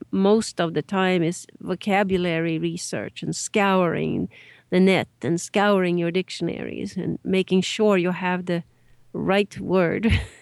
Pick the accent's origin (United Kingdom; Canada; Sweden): Sweden; moved away as an adult; now in United States; and raised in Sweden.